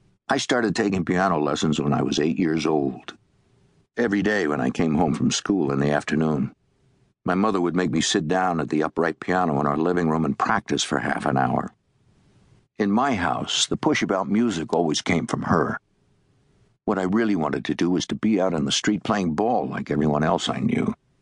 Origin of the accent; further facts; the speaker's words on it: Forest Hills, New York, United States; As a kid growing up in Forest Hills, I was Jewish, but I didn't want anybody to know about it.